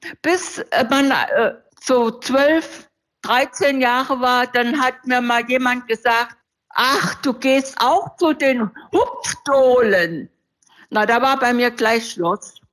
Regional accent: Germany; Ja, ich bin in der DDR groß geworden, zur Schule gegangen

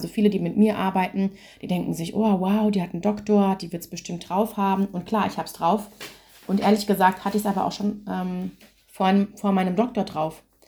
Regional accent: Hanau, Hesse, Germany; ich komme irgendwie aus Hanau

